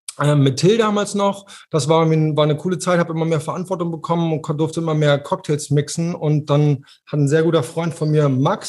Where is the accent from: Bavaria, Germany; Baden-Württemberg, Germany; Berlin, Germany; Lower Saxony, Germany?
Berlin, Germany; now in Hamburg, Germany; Klar, ich bin in Berlin geboren, tatsächlich gebürtiger Hauptstädter und bin dann nach Hamburg gegangen zum Studio, also fürs Studium